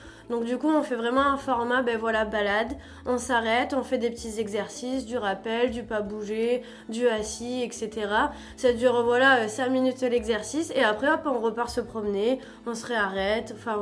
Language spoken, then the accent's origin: French; Bayonne, Nouvelle-Aquitaine, France; Tu vois, je suis née à Bayonne, donc j'ai été élevée avec le jambon de Bayonne, tu vois.